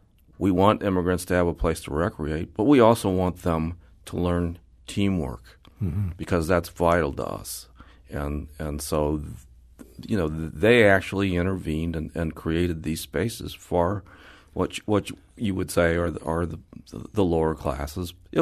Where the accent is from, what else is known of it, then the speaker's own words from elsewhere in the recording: St. Louis, Missouri, United States; well, I'm from St. Louis. We invented iced tea.